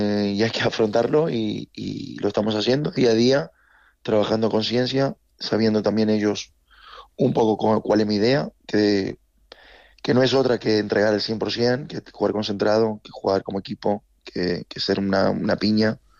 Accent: Argentina; Tengo una hija en Madrid y lleva muchas temporadas en Argentina. Más allá de que yo soy argentino, ella vive aquí

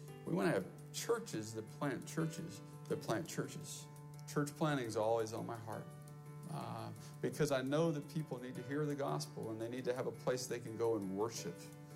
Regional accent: Bogotá, Bogotá Capital District, Colombia; sponsored my parents in 1969 to go to Colombia, and that's where I grew up. I grew up in Bogota, a city of 5 million.

